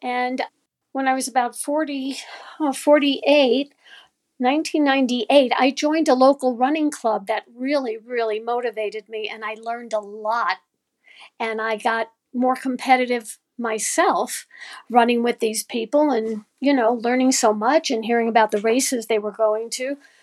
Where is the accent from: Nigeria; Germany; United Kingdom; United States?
United States; Brooklyn, New York; I grew up in New York. I'm from Brooklyn, New York, originally.